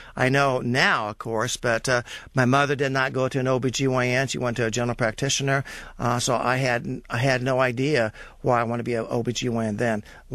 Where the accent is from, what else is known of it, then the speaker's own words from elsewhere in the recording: Kokomo, Indiana, United States; Yes, I grew up in Kokomo, Indiana. It's a small town, about 50,000. And my father was a milkman.